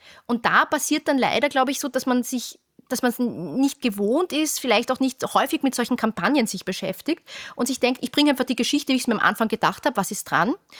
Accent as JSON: {"language": "German", "country": "Austria", "said": "Genau. Und da muss ich sagen, ich bin ja Österreicherin."}